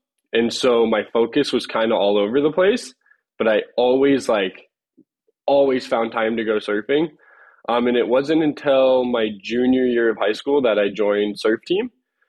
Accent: San Diego, California, United States; So I grew up in San Diego. So basically like my childhood was just like surfing the reefs of La Jolla and in some of the beach breaks down at Black's.

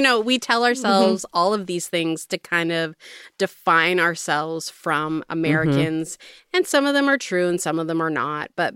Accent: United Kingdom; accent: British; that's my British accent

